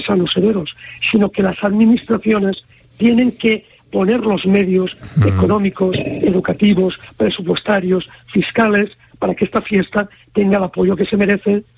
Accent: Valencian Community, Spain; de los que como valenciano no te olvidas

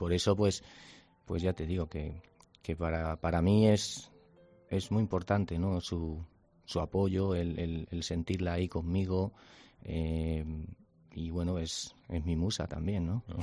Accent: Valencia, Valencian Community, Spain; en mi tierra, en Valencia, donde la tierra que me vio nacer, que me vio tomar la alternativa y que he toreado pues tantas y tantas tardes

